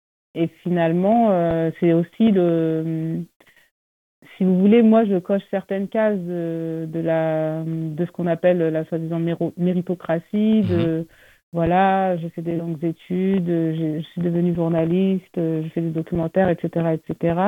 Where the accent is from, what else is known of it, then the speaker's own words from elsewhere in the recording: Normandy, France; moi, je viens de Normandie, j'ai grandi en Normandie. Donc, j'explique que je suis très fière de mes origines sénégalaises, je vais tout le temps au Sénégal.